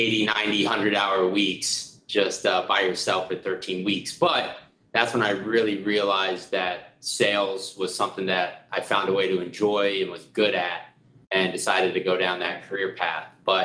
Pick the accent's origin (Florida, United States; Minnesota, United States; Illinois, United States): Florida, United States; Tampa; Yeah, so I was born and raised in the Tampa area. So I grew up here, went off to Gainesville for college for about 4.5 years.